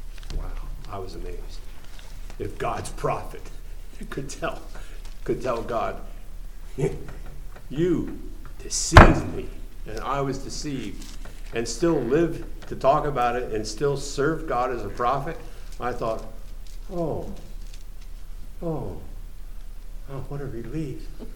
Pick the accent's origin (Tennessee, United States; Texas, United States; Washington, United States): Washington, United States; moved away as an adult; now in South Boston, United States; I was so angry with him because I came from Washington State, very nice situation.